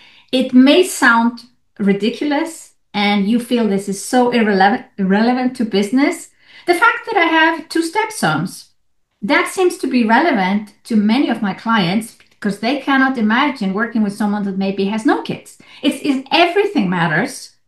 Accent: Iceland; now in Switzerland; The fact that I'm from Iceland and live in Switzerland has a huge relevance in my marketing

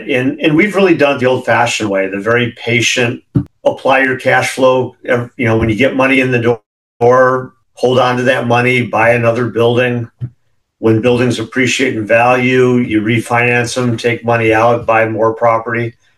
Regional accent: California, United States; some of that's migration from my home state here in California

